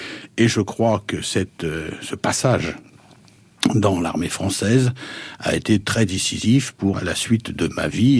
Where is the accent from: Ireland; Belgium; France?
France; moved away as an adult; J'ai quitté la France pour m'engager dans l'armée pendant... J'ai pris un engagement de 5 ans.